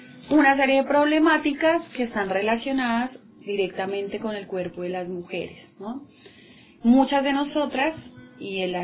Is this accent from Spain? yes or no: no; Colombia; accent: Colombian; mi tonada que efectivamente no es argentina, es más colombiana